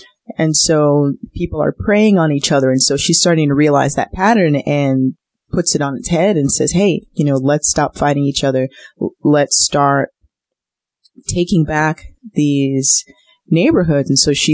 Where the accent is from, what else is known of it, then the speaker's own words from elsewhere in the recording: Harlem, New York, United States; growing up in an area like I grew up in Harlem, so I could relate to the character.